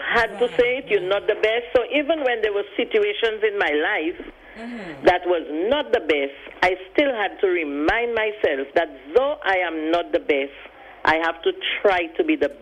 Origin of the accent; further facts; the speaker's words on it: Castries, St. Lucia; I was born in St. Lucia, right. Actually from Castries, La Panse, to be correct.